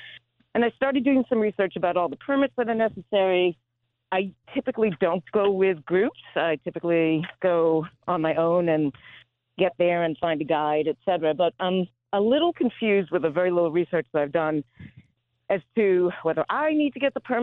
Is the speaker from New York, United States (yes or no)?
no; Ashfield, Massachusetts, United States; Oddly, I'm from Ashfield as well, like Michael is.